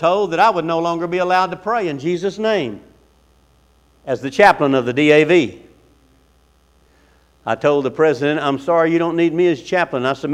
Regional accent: United States; I believe one party is more right than the other, but I'm an American.

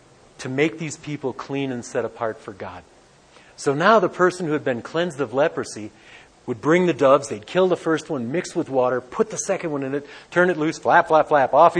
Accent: Detroit, Michigan, United States; And I say, I'm from Detroit. What do you expect?

